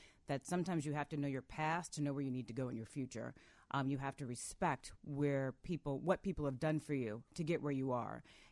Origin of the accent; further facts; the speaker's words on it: Paradise Valley, Arizona, United States; I'm from Paradise Valley, Arizona. Hello. Very Republican, very when are we going to the mall kind of state.